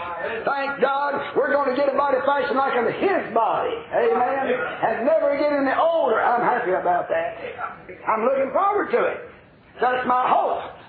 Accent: Tennessee, United States; I'm from Fentress County.

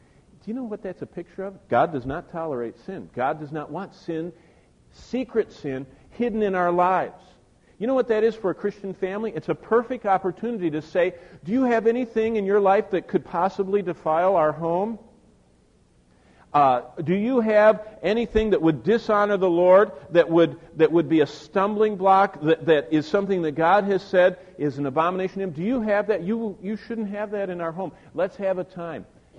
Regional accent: Michigan, United States; Now, I don't know about you, but I grew up here in Michigan, and I remember we used to celebrate...

